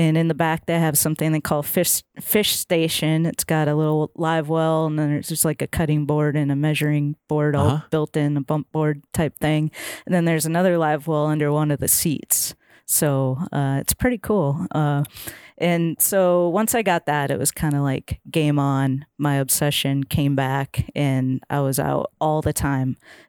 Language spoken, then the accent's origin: English; Minnesota, United States; now in Nashville, United States; Well, I grew up fishing in Minnesota, land of 10,000 lakes. We fished walleye mostly growing up, and got older, moved down to Nashville.